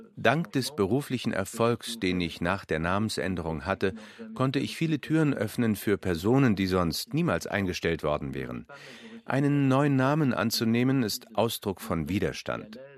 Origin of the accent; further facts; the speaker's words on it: Algeria; born there; German is a second language; Alles verbindet mich mit Algerien. Meine Muttersprache, mein Wesen, meine Haut. Algerien ist für mich immer in meinem Herzen.